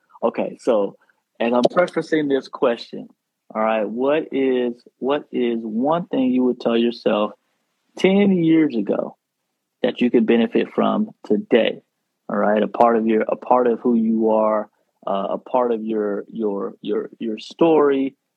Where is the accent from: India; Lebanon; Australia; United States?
United States; the South; I'm from the South. We like to use these kind of statements.